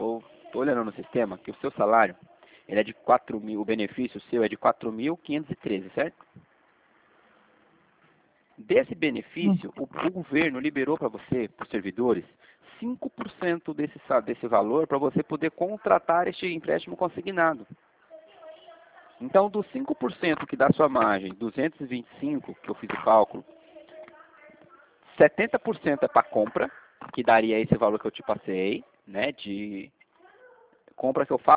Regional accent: São José dos Campos, São Paulo, Brazil; E eu que estou falando com você, eu sou aqui de São José dos Campos.

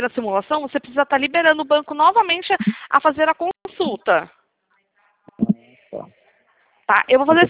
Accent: Piracicaba, São Paulo, Brazil; aqui de Piracicaba.

